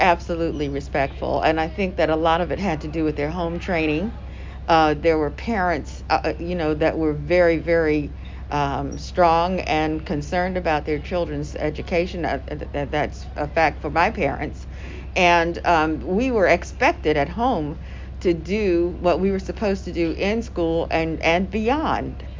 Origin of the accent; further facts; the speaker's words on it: Baltimore, Maryland, United States; born there; Was born in Baltimore, Maryland.